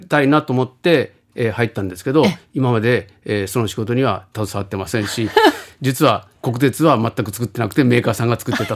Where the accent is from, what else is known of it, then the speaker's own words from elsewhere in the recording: Yokohama, Kanagawa, Japan; はい、横浜出身です。